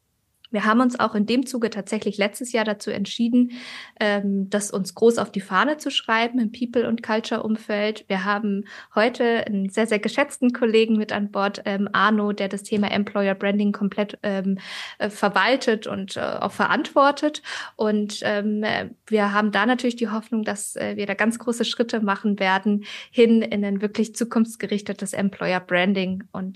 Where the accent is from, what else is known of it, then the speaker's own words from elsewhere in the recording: Freiburg, Baden-Württemberg, Germany; born there; ich bin gebürtige Freiburgerin, ich hatte schon mein Leben lang irgendwie Bezug zur Badenova.